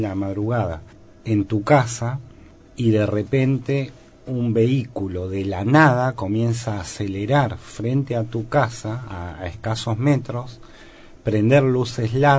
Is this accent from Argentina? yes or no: yes; Esquel, Chubut, Argentina; now in Comarca Andina, Argentina; Sí, de ahí vengo, si bien vivo en la comarca desde el año 2008